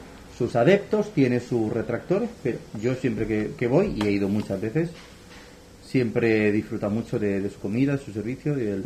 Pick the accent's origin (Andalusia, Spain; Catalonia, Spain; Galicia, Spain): Catalonia, Spain; Sabadell; bajaron, yo soy de Sabadell, bajaron de Sabadell a ver